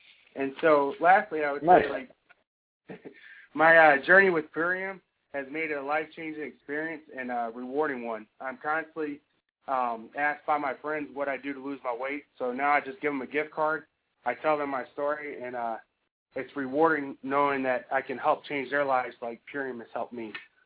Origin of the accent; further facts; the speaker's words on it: Virginia, United States; I'm from Virginia. I'm a chef.